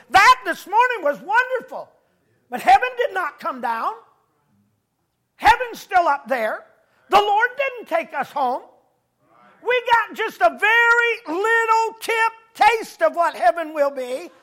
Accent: Michigan, United States; I was from Michigan in December and I ended up in Parris Island, South Carolina.

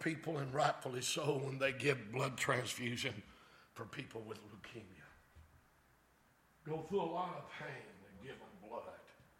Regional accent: Kentucky, United States; Remember, I'm from Kentucky, so please give me a little slack.

